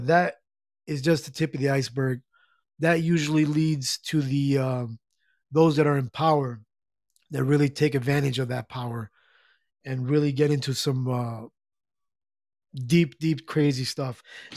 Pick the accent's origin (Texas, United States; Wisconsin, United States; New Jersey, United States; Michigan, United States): New Jersey, United States; She's from Jersey. She's from my home state. So got to represent Jersey clan.